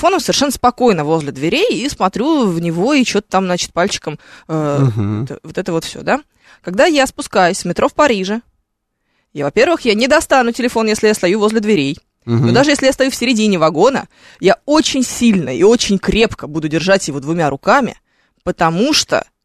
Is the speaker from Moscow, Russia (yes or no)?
yes; Moscow, Russia; мы родились и живем в Москве.